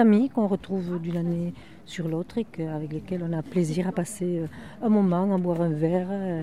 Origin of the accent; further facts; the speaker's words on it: Albi, Occitanie, France; je suis d'Albi.